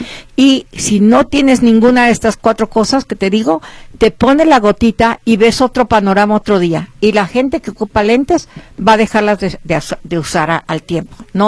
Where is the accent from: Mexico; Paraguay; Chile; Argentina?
Mexico; Estoy fraccionando con abejas y con mi naturaleza de mi tierra querida. México es grande.